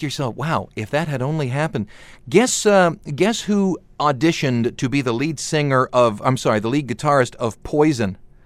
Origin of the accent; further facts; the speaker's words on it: Cleveland, Ohio, United States; I know I grew up in Cleveland, but the vast majority of my people are from Pennsylvania, so I know it all.